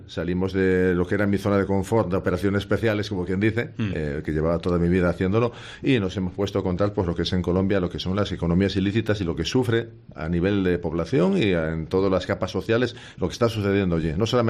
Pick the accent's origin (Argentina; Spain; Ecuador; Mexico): Spain; Tapia de Casariego, Asturias; Soy asturiano de Tapia y moriré siéndolo.